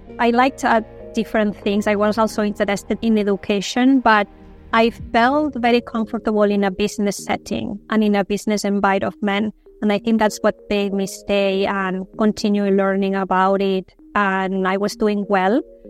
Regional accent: Spain; English is a second language; also born or lived in United States; I'm currently in Barcelona. I recently came here, but I was in the US for the past almost 13 years, but I'm originally from Spain.

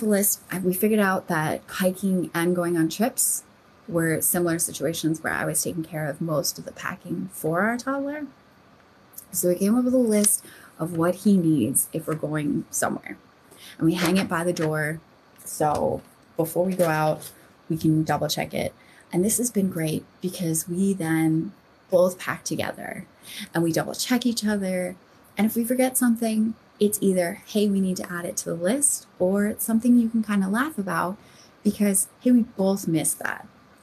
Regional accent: United States; So for me, as an American

